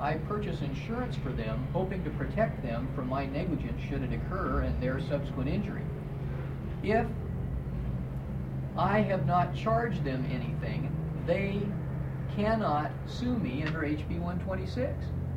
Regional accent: Anchorage, Alaska, United States; I'm an attorney from Anchorage, Alaska, where I've practiced for approximately 8 years.

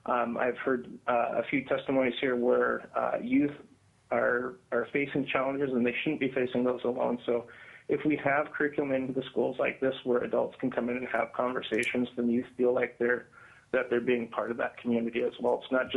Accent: Alaska, United States; now in Anchorage, United States; I'm a lifelong Alaskan. I grew up in the Aleutians, but I've lived out in Anchorage for the past 26 years.

